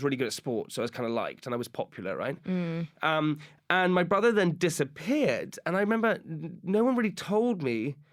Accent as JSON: {"language": "English", "town": "South Farm", "region": "South West England", "country": "United Kingdom", "tie": "born or raised there", "said": "I grew up in the countryside. I grew up just in a place called South Farm, which is near Swindon in the countryside, until I was about 7 years old."}